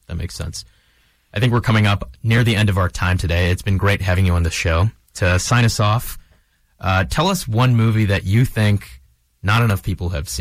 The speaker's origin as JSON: {"language": "English", "country": "India", "said": "I'm Indian, and so a lot of times the most popular music in India at any given time is a song from a Bollywood movie."}